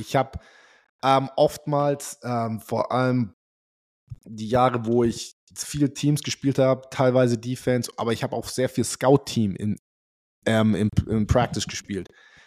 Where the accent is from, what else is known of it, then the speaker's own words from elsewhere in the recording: Germany; vor allem als wir aufgewachsen sind in Deutschland, so mehr, umso besser, ne?